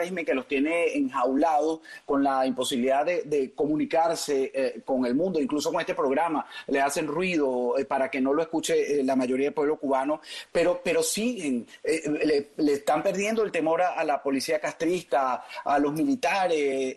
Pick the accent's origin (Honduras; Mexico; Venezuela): Venezuela; nos negamos como venezolanos